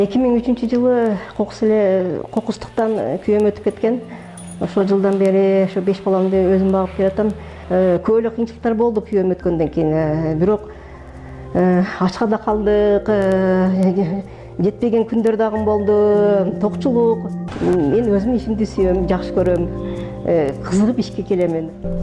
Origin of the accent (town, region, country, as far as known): Batken, Batken Region, Kyrgyzstan; born or raised there